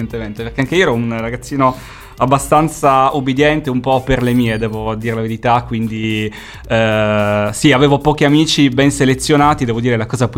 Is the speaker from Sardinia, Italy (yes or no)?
yes; Sardinia, Italy; now in Milan, Italy; vivo a Milano da un po' di anni, ma sono nato in Sardegna, sono cresciuto in Sardegna.